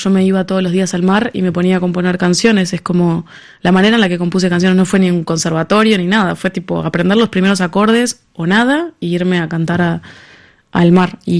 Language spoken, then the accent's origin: Spanish; Buenos Aires, Argentina; yendo a mi casa. O sea, estoy yendo a Buenos Aires. La primera vez en mi vida que no me iba.